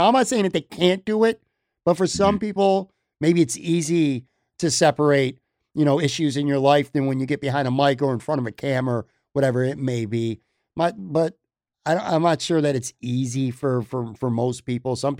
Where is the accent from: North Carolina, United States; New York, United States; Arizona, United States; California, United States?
New York, United States; now in Tampa, United States; I know I literally live right outside of Tampa. I don't care. I'm a New Yorker.